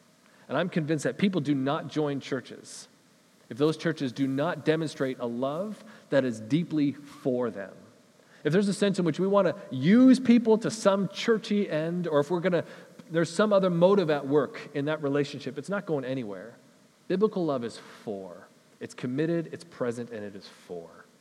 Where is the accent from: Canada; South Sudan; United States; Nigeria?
Canada; Western Canada; And even as Western Canadian people, we have assumptions right away about what love is.